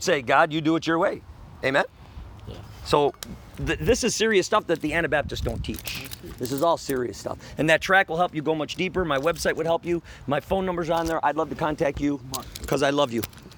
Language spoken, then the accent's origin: English; Wisconsin, United States; Originally from Wisconsin. I was just telling them we have a small homestead in Missouri, but we're never there.